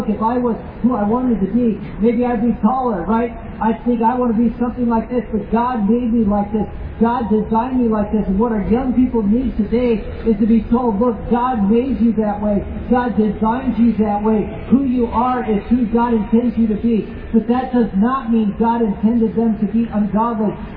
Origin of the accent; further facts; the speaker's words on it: United States; now in Scotland; I do have Scottish nationality in that I have become a citizen of this nation, but I am an American because I was born an American.